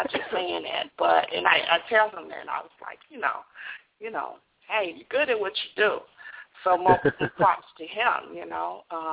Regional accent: the South, United States; And plus, it doesn't hurt that we're from the South.

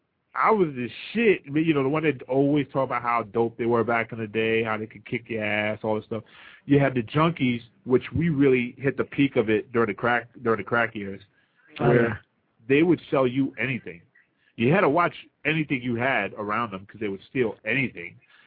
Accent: Coney Island, New York, United States; I forget about it, man. I grew up in Coney Island.

